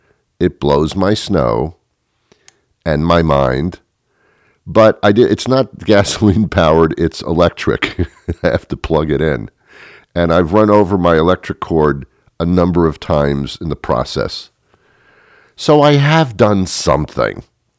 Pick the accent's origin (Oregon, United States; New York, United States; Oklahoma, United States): New York, United States; also born or lived in New Jersey / Rochester, New York / Boston area; I've lived in the Northeast all of my life. I was brought up in New York and New Jersey. Then I moved to Rochester, New York for a while, and then to the Boston area.